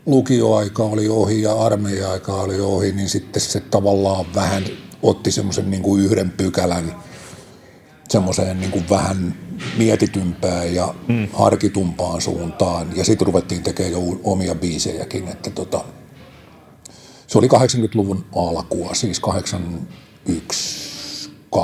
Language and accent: Finnish; Tampere, Pirkanmaa, Finland; mä oon Tampereelta syntyisin ja ihan tästä lapsuuteni ja nuoruuteni viettänyt ihan tässä nurkilla, Tampere-talon nurkilla.